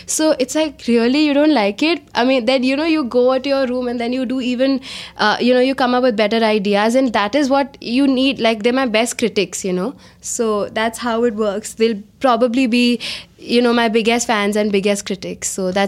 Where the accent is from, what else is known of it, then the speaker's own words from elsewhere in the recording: Delhi, India; moved away; 10 years back, we came from Delhi to here. And so it was a huge change, you know, for all of us.